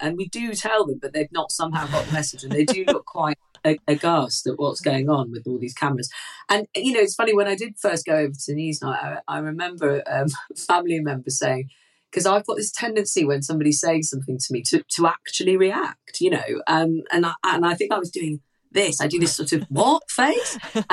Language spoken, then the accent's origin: English; Manchester, North West England, United Kingdom; as a Mancunian